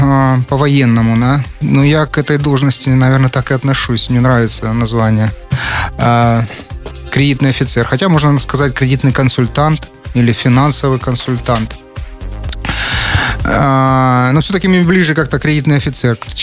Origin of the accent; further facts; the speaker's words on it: Rostov-on-Don, Rostov Oblast, Russia; moved away as an adult; now in United States; Я родом из Ростова-на-Дону. Приехал в США в 1998 году.